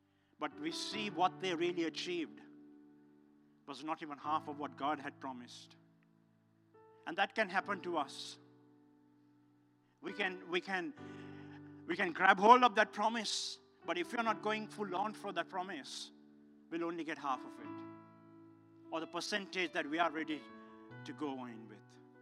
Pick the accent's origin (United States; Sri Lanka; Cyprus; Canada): Sri Lanka; I'm just someone from Sri Lanka, a little island.